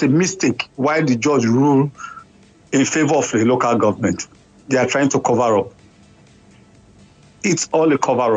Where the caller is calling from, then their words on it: Sweden; Yeah, I'm calling from Sweden.